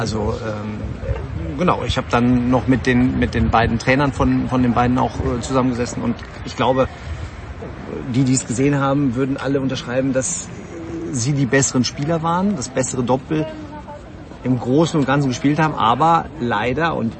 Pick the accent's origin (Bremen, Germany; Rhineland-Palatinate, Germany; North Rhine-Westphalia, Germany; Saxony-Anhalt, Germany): North Rhine-Westphalia, Germany; Herdecke; Er hat damals in Herdecke gewohnt, meiner Heimatstadt.